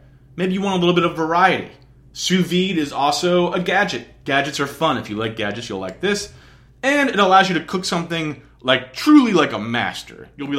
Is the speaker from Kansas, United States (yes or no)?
no; New Jersey, United States; But, like, growing up in New Jersey, I ran into people who spoke Spanish. So I took Spanish like a responsible human being.